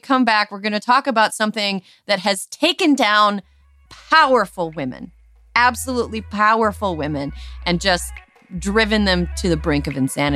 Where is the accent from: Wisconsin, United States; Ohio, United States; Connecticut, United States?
Wisconsin, United States; Yeah, it's so interesting that I grew up in Wisconsin.